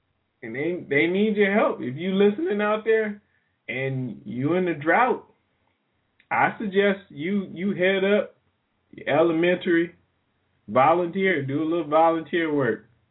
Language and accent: English; New Orleans, Louisiana, United States; I'm from New Orleans. So I grew up in New Orleans, so I have a special affinity for New Orleans.